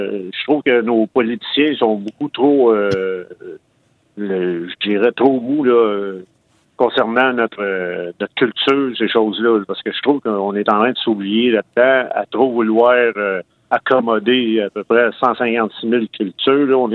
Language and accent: French; Quebec, Canada; Moi, je suis Québécois, je comprends qu'on est des colonisés